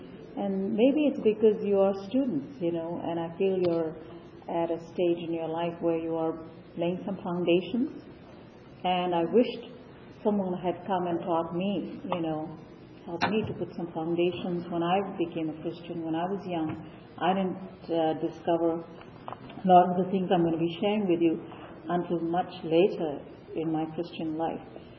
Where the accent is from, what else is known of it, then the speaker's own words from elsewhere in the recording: India; It sort of reminded me of a scene every morning in our home growing up in India. We had servants